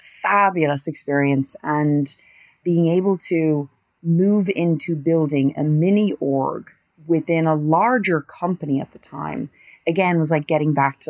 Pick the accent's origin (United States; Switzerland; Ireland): Ireland; Maybe it's me being an Irish Catholic woman.